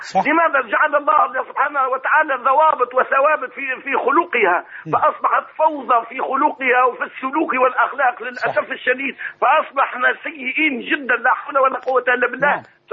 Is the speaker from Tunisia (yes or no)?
yes; Tunisia